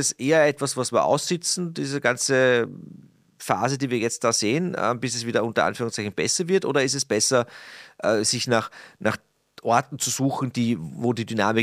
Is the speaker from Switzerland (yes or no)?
no; Austria; ich tue mir immer wahnsinnig schwer, als Ösi, jetzt rede ich dann noch mit einem anderen Ösi